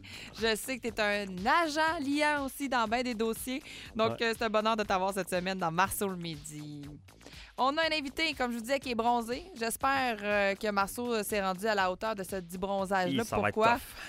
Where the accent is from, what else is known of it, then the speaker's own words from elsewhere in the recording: Canada; de se comparer en ce moment en tant que Canadien